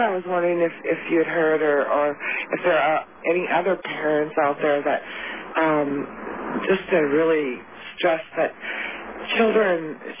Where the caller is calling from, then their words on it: New Brighton, Minnesota, United States; I'm calling from New Brighton, Minnesota